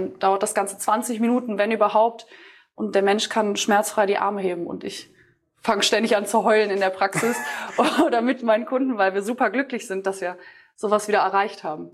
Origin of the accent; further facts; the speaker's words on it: North Rhine-Westphalia, Germany; ich komme aus NRW, oder zwischen Düsseldorf und Köln und bin 27 Jahre alt